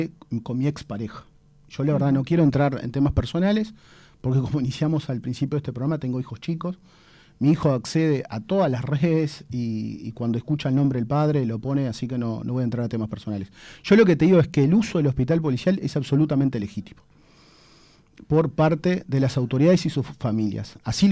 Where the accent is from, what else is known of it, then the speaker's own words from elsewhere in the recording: Rivera, Uruguay; yo me crié, soy de Rivera, pero me crié mirando Cacho Bochinche.